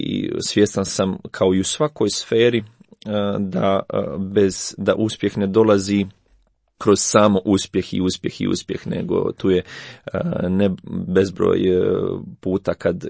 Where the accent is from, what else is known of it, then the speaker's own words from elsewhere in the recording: Međugorje, Federation of Bosnia and Herzegovina, Bosnia & Herzegovina; Da, dolazim iz Međugorja, iz maloga mjesta, kao što svi znate, koje nije bilo poznato po sportu do posljednjih, ne znam, 15-ak godina, previše.